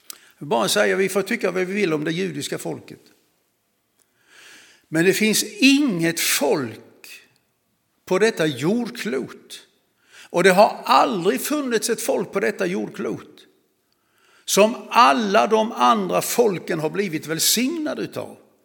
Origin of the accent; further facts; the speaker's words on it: Sweden; Och så ska man då försöka på engelska säga att jag kommer från Sweden.